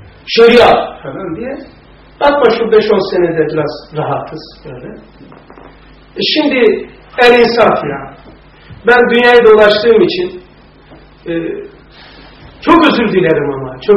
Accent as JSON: {"language": "Turkish", "region": "Black Sea Region", "country": "Turkey", "said": "ben Karadenizliyim"}